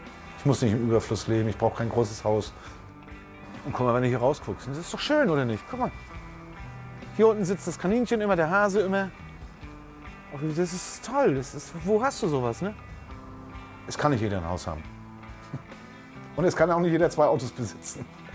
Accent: Rostock, Mecklenburg-Vorpommern, Germany; aus Rostock. Ich bin in Rostock geboren, bin 56 Jahre alt, wohne über 40 Jahre lang in Klein. Es ist meine Heimat und ich habe sie auch nie verlassen.

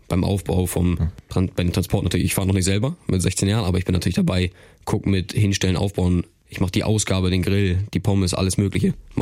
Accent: Hamburg, Germany; born there; ich bin ja in Hamburg geboren auch, wie meine Geschwister auch, und wir sind fest zur Schule gegangen unser Leben lang.

